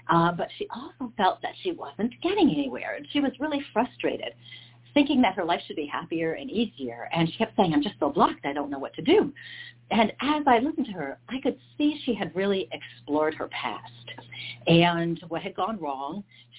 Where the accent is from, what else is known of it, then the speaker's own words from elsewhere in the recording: Hudson Falls, New York, United States; I grew up in Hudson Falls, a little bit north of you.